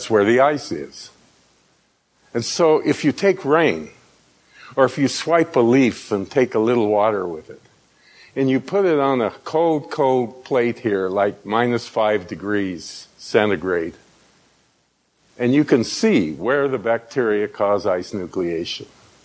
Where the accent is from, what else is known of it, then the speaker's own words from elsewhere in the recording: Arizona, United States; But I grew up in Arizona. We had Indians. They had rain dances.